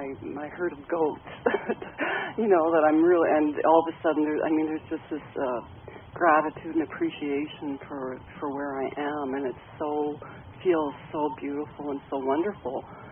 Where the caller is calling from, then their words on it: Prince Rupert, British Columbia, Canada; from Prince Rupert, British Columbia.